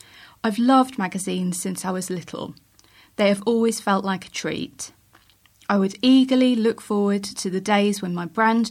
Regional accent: East Midlands, United Kingdom; I grew up in Derbyshire, but Norfolk has always been a big part of my life. My mum was born here, so when I was growing up, we would often trundle down to the county to see relatives.

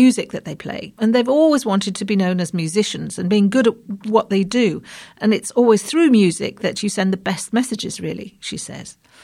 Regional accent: Wales, United Kingdom; also born or lived in Sierra Leone; from the age of 8, I grew up in Wales, and there was a lot of Welsh male voice choir music

